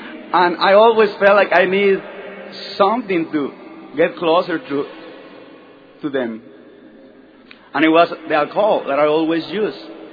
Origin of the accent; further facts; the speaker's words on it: Sonora, Mexico; English is a second language; I grew up in a family of eight brothers and sisters. I grew up in Mexico, in Sonora State. And I started drinking when I was 9 years old.